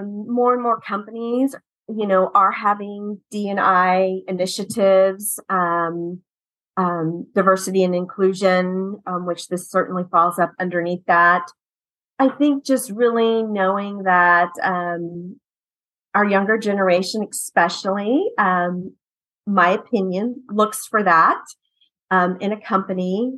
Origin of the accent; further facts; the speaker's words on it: Texas, United States; I'm from Texas, so Texas has a Texas Women's Mortgage Association.